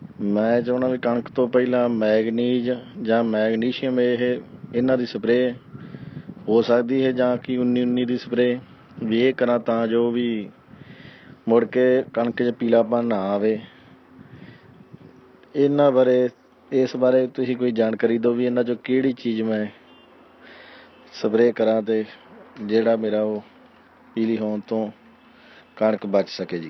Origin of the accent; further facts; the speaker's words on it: Mudki, Punjab, India; ਹਾਂ ਜੀ, ਮੇਰਾ ਜ਼ਿਲ੍ਹਾ ਫਿਰੋਜ਼ਪੁਰ ਹੈ ਜੀ, ਪਿੰਡ ਮੁੱਦਗੀ